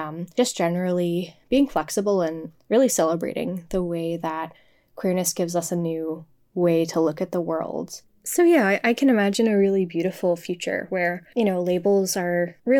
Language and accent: English; New Hampshire, United States; I grew up in New Hampshire. And I really wasn't sure what to expect when I moved to Maine regarding queerness.